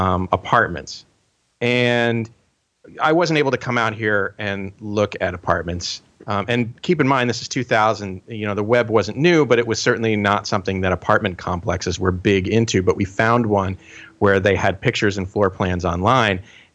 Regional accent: East Coast, United States; now in Iowa, United States; I also am not from Iowa. I'm from the East Coast.

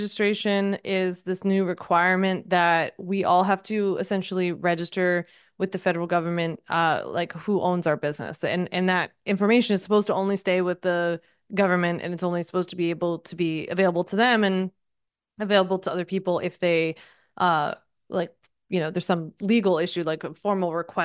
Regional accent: Haddonfield, New Jersey, United States; I grew up in Haddonfield, in case you know it. And my dad lived in Cherry Hill.

